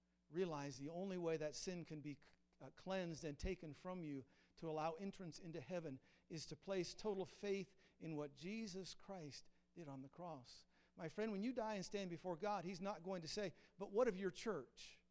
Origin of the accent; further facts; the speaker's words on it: Idaho, United States; I grew up out in Idaho.